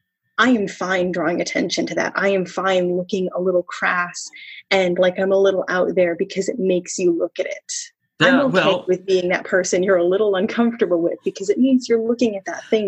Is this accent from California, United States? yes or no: no; Ohio, United States; also born or lived in Oklahoma; I lived in Ohio in a lot of places, and I was never a fan of it. It was never home to me. I was born in Oklahoma and we moved to Ohio when I was young, and it just never felt right.